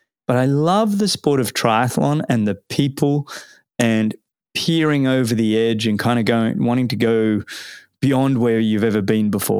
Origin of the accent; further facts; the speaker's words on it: Sydney, New South Wales, Australia; when I grew up in Sydney, in Balmoral Triathlon Club